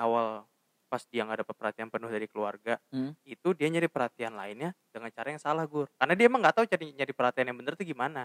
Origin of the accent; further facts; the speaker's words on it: Java, Indonesia; Bukan, jauh banget, gue orang Jawa bang.